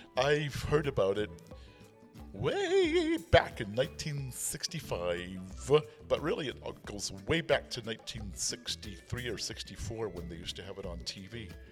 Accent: Mississippi, United States; also born or lived in Miami Beach / Alabama; now in California, United States; I wasn't born there. I was born in Miami Beach, Florida, but I lived in Mississippi and Alabama with my family.

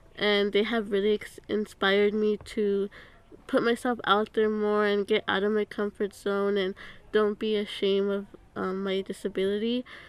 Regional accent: California, United States; No, I am from Ventura County, Southern California.

